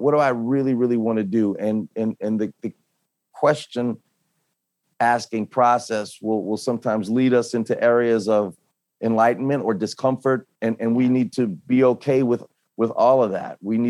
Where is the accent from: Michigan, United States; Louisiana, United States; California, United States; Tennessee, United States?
Louisiana, United States; New Orleans; And we were raised in New Orleans in a Catholic environment.